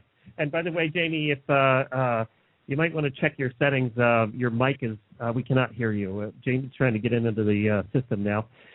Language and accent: English; Ocala, Florida, United States; It's Freestyle Friday, and I am … from Ocala, Florida.